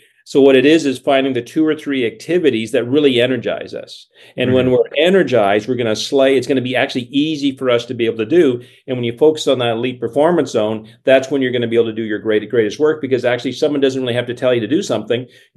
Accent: Canada; So I'm a dual citizen. I was raised in Canada.

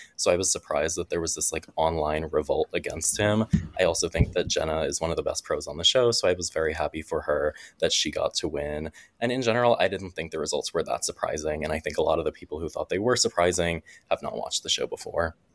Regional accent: New York, United States; The Baldwins are from my hometown on Long Island.

